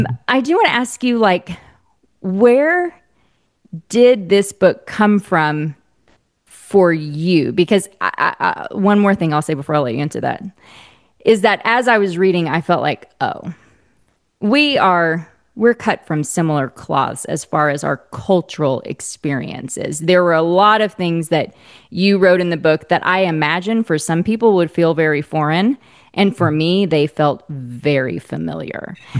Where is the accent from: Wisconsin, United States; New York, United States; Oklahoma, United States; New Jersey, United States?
Oklahoma, United States; he was kind of like, oh, I get that, when he realized I was from Oklahoma.